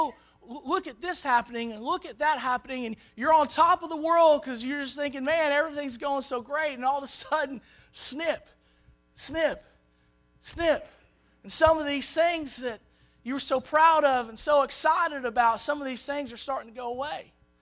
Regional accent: Arkansas, United States; I told you I grew up in Arkansas. I spent a little time in the woods.

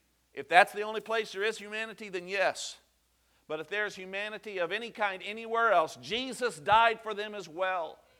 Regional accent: Mississippi, United States; But California, boy, I am from Mississippi, aren't I?

